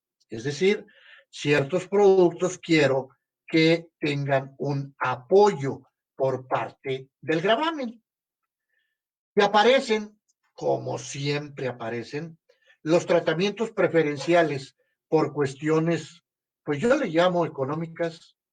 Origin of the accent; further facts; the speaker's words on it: Mexico; Porque somos mexicanos, porque estamos en México